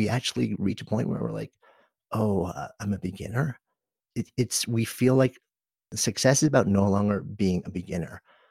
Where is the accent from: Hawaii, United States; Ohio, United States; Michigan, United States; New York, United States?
New York, United States; Especially not as a New Yorker.